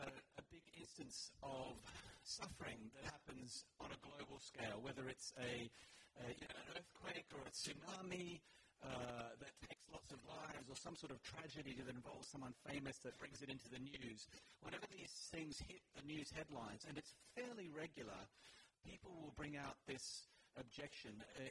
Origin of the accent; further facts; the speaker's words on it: Australia; as an Australian, I think this is the sixth loss in a row that Australia has experienced playing England in the rugby.